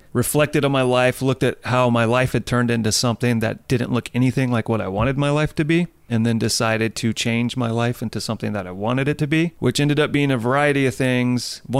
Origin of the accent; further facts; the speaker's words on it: Baton Rouge, Louisiana, United States; I grew up in Baton Rouge where people hunt and fish.